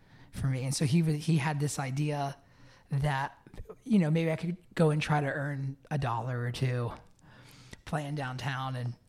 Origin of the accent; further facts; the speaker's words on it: Nashville, Tennessee, United States; Because I grew up in Nashville